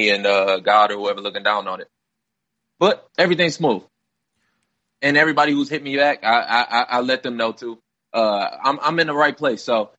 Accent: Detroit, Michigan, United States; especially as a young kid growing up in Detroit, it's kind of always been something I shied away from.

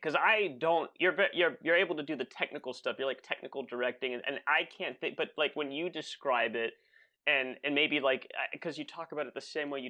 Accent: Florida, United States; just because I'm from Florida.

